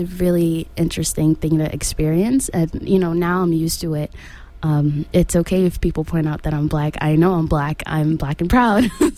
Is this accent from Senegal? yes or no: yes; Senegal; now in United States; And I remember growing up in Senegal, yes, everyone around you is black